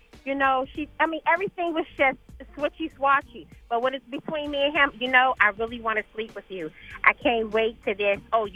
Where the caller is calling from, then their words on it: Washington, District of Columbia, United States; I'm calling from Washington, D.C.